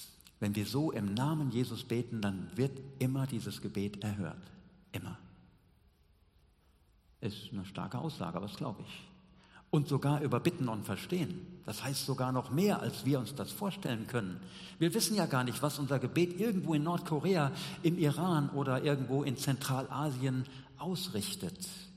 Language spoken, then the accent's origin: German; North Rhine-Westphalia, Germany; hier im Dillkreis, in Hessen, in Deutschland, im Siegerland, wo ich herkomme.